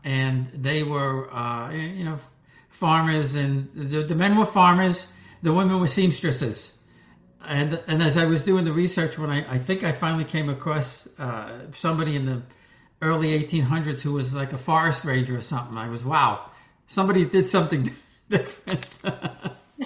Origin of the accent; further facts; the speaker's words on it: New York, United States; Yeah, and I still remember growing up in New York when we still had the fruit and vegetable man.